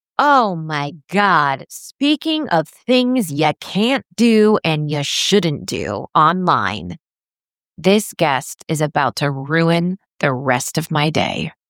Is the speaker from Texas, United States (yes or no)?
yes; San Antonio, Texas, United States; Okay, I was raised in San Antonio, so like another world from you, but still in the great state of Texas.